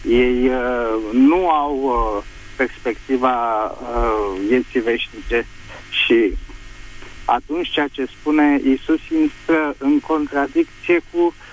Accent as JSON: {"language": "Romanian", "region": "Bucharest", "country": "Romania", "said": "din București."}